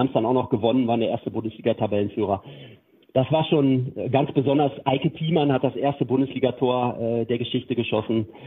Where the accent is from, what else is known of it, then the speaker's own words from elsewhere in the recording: Bocholt, North Rhine-Westphalia, Germany; wenn ich hier an Bocholt denke, meine Heimatstadt